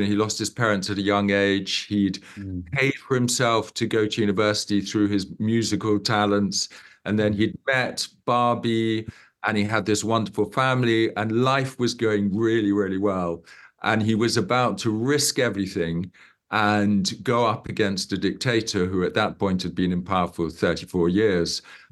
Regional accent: Uganda; Yeah, so I grew up in Uganda, and my father grew up in Uganda. So I had a sort of connection there.

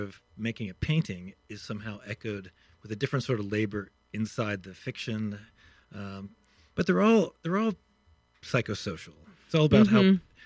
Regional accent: Pittsburgh, Pennsylvania, United States; Pittsburgh, Pennsylvania.

